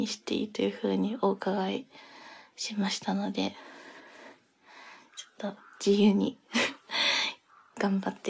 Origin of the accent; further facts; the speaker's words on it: Tokyo, Japan; 東京生まれ、東京育ちで、まあちょっと、全然、あれですね、東京が本当に東京最高って感じなんですけど、他の県にはあんまり全然住んだこととかはないので、東京は好きです。